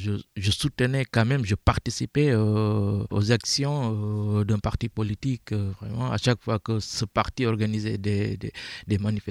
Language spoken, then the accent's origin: French; Guinea; je suis guinéen. Je viens de la Moyenne Guinée, entre la Basse-Côte et la Haute-Guinée.